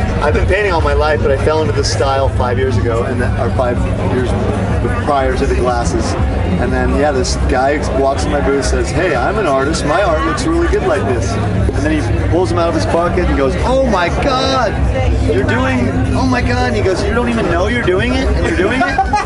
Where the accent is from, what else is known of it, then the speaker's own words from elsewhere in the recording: Santa Cruz, California, United States; I'm from Santa Cruz, California